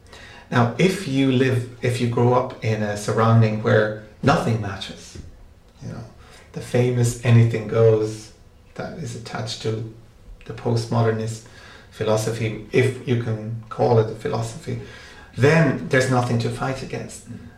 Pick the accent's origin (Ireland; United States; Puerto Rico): Ireland; when people find out I'm from Ireland, they ask me about Irish literature.